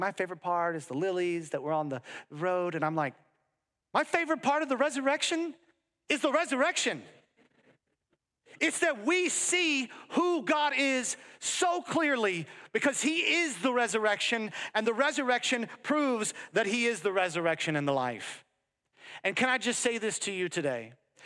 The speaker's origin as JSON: {"language": "English", "country": "United States", "said": "And I'm an American. I don't even know like how water gets in my faucet fully, you know?"}